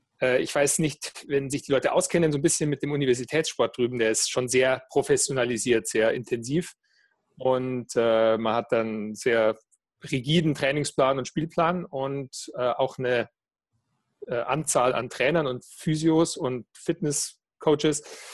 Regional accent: Weilheim, Bavaria, Germany; now in Berlin, Germany; weil ich bin ja ein gebürtiger Bayer. Das hört man so ein bisschen an der Sprachfarbe. Ich bin jetzt schon Wahl-Berliner seit einiger Zeit, aber geboren und aufgewachsen in Weilheim im Oberbayern, da Richtung Garmisch raus von München.

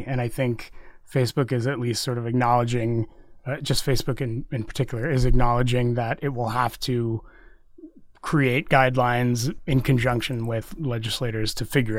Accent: Texas, United States; Like my folks, I grew up in Texas, so like my folks live there.

